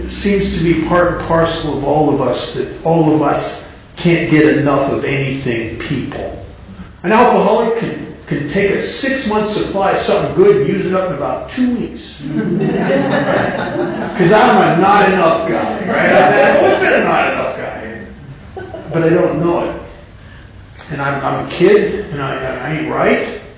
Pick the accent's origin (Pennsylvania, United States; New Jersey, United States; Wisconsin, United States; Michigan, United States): Pennsylvania, United States; Now, I grew up in Pennsylvania, there were these farmer's markets outside of town